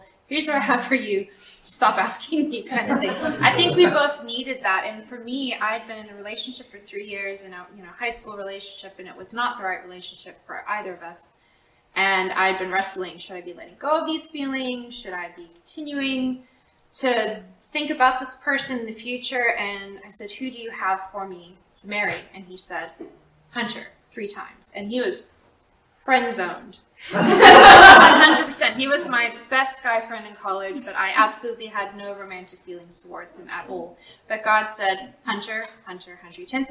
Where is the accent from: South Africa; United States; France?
South Africa; He didn't know I was raised in South Africa.